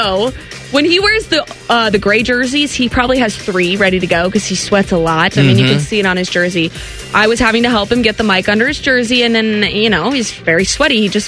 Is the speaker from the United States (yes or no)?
yes; California, United States; They're headed to SoCal, my home state.